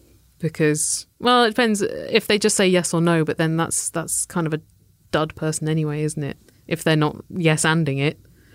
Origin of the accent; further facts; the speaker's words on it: United Kingdom; together with my husband in olden times where there was a lot of repartee before getting together because we're British.